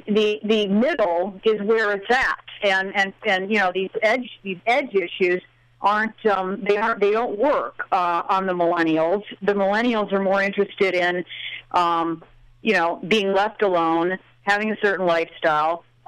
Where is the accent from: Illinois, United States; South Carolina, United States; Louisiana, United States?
Illinois, United States; like my home state of Illinois